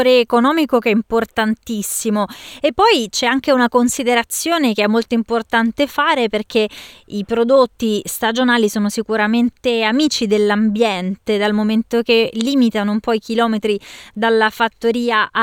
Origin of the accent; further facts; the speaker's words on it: Rome, Lazio, Italy; Io, come romana, per noi la cicoria ripassata è un contorno amatissimo